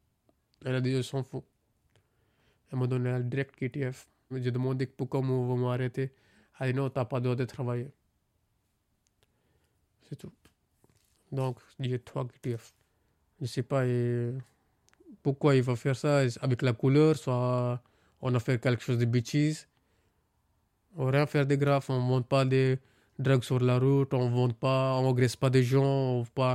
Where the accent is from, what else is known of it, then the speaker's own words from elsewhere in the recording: India; French is a second language; now in France; je viens de Inde. Je suis venu en France en 2015.